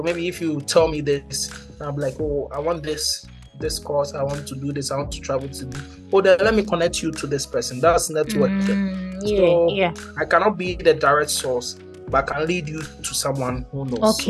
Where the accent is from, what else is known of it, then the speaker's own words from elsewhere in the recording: Ghana; And you know, I'm from Ghana.